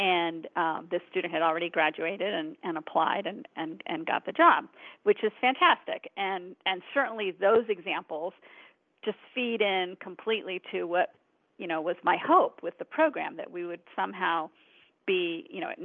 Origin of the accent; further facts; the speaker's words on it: Washington, District of Columbia, United States; It was a very similar situation to mine, except that I grew up in the Washington area, so I didn't have to fly across the country to go to college.